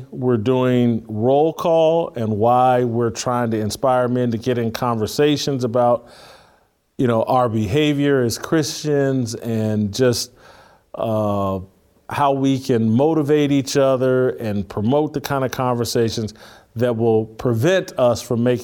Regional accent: Indiana, United States; because I grew up in Indiana, and I never had a big problem with Bob Knight.

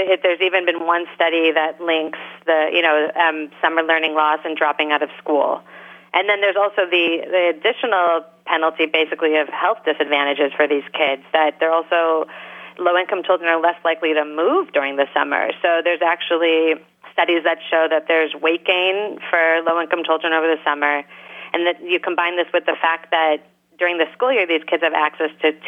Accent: Los Angeles, California, United States; you know, I feel like I'm from Los Angeles, and I have kind of negative associations with year-round schooling

